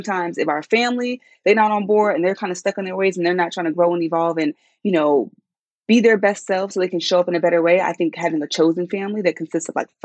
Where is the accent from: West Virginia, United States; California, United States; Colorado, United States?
California, United States; San Diego; So y'all, growing up in San Diego, right? It's funny. I remember making phone calls back home, talking to my cousins, my grandparents